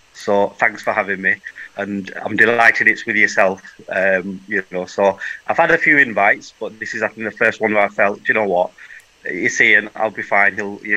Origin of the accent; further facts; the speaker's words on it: Blackburn, North West England, United Kingdom; Yeah, so I was born in Blackburn, went to primary school in Blackburn